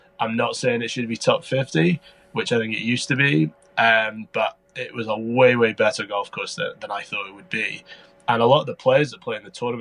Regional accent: Scotland, United Kingdom; And they found out I was from Scotland.

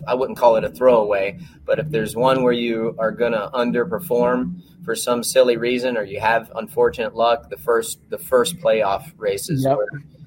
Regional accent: Florida, United States; Looking forward to getting that started in my home state of Florida.

